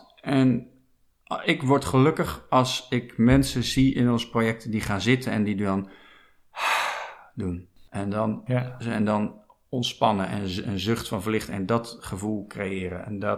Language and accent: Dutch; Rotterdam, South Holland, Netherlands; Ik kom uit Rotterdam, een stad vroeger hard, kaal natuurlijk gebombardeerd, veel open plekken, winderig.